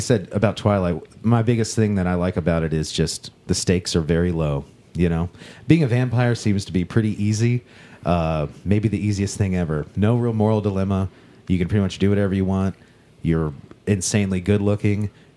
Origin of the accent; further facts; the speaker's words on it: Indiana, United States; hey, we're from Jeffersonville, Clarksville, New Albany, and other parts of southern Indiana.